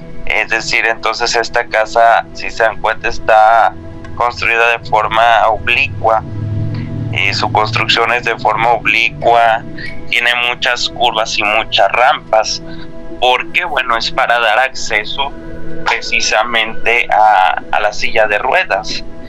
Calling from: Piedras Negras, Coahuila, Mexico; Hablo de acá, de Piedras Negras, Coahuila.

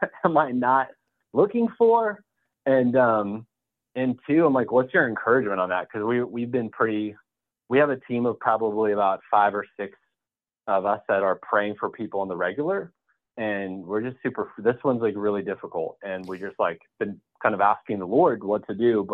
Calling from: Atlanta, Georgia, United States; I'm calling in from Atlanta.

